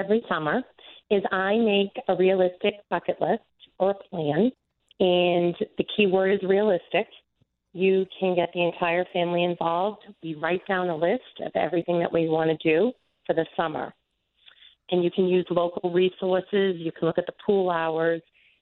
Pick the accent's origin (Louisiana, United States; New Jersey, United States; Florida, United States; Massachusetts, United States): Massachusetts, United States; Boston; I'm from the Boston area, so it's 10 o'clock here.